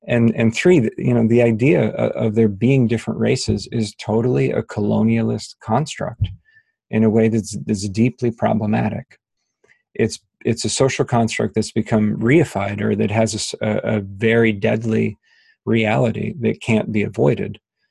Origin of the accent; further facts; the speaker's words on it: United States; let me speak from my position as an American white guy.